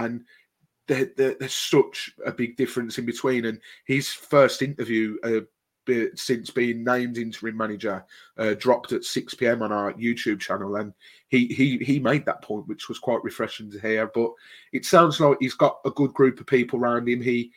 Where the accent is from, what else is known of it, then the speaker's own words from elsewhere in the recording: Solihull, West Midlands, United Kingdom; I'm from Solihull